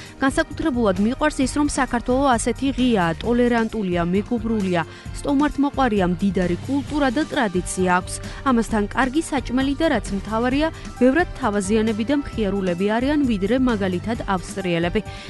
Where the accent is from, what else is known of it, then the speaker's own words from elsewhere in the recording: Czechia; მე ჩეხეთიდან ვარ